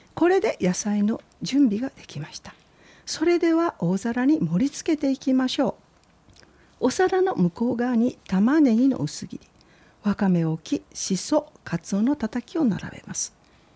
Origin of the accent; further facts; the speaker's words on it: Kochi, Japan; 私の出身地高知県はカツオの消費量がダントツ全国一